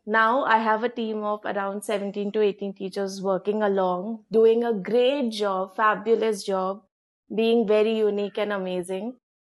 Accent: Nagpur, Maharashtra, India; now in Bangalore, India; I'm not from Bangalore. I came from Nagpur to do my master's in psychology.

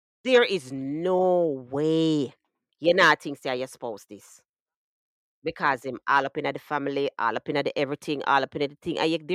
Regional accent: Jamaica; As a black woman, you know, as a Jamaican black lady, I get the message, whether my parents wanted me to get it or not

